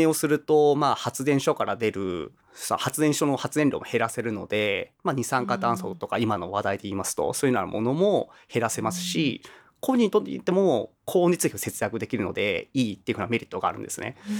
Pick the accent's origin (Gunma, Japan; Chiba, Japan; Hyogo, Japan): Gunma, Japan; Tomioka; moved away as an adult; now in Tokyo, Japan; 私群馬県の富岡市出身です。小学校、中学校、高校までは富岡市内でずっと過ごしてました。